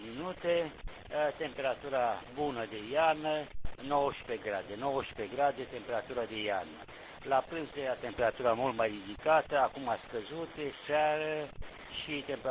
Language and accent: Romanian; Craiova, Dolj, Romania; Am luat acest indicativ datorită faptului că eu sunt din Craiova, Oltean